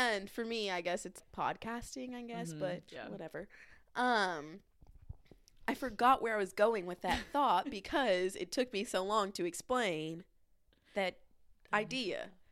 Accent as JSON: {"language": "English", "region": "Midwest", "country": "United States", "said": "But we are from the Midwest."}